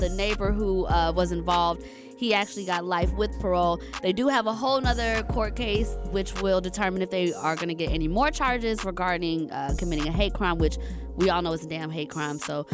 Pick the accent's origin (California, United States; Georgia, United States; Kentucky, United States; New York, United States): Georgia, United States; Atlanta; Now, Atlanta, I'm from Atlanta. You know, I live in Atlanta, and as we all do.